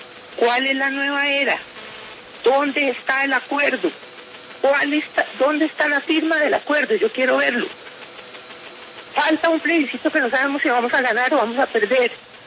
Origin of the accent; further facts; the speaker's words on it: Colombia; Y los que sabemos que no se han firmado somos los colombianos.